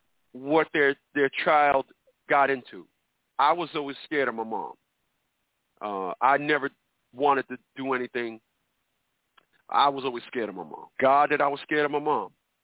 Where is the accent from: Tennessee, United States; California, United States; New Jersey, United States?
New Jersey, United States; Newark; Because what I see in the community where I'm from, and I'm from Newark, New Jersey, I want to be clear, I'm not talking about where you're from, I'm talking about where I'm from.